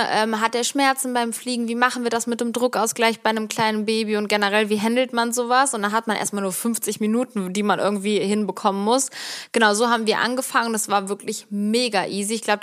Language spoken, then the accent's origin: German; Cologne, North Rhine-Westphalia, Germany; weil wir kommen ja aus Köln